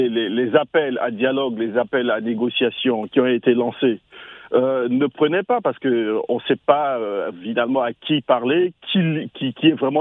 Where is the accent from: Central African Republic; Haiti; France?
Central African Republic; En tant que Centrafricain